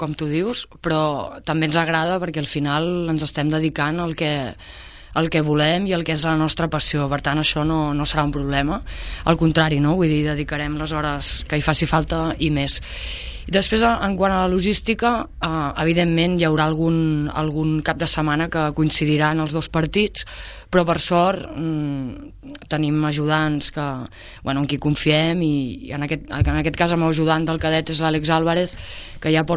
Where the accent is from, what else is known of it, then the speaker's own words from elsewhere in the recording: Sabadell, Catalonia, Spain; sóc de Sabadell, vaig estudiar allà, vaig començar a jugar a bàsquet allà